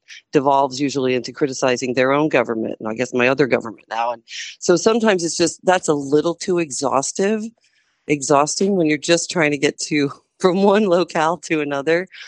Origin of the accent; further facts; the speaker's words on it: Canada; So now, for example, people might say, if I go, well, I'm Canadian.